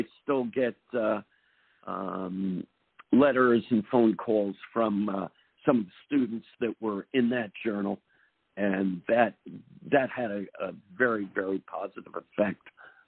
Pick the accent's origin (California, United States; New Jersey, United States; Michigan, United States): New Jersey, United States; And some of that is kind of an homage to growing up in New Jersey.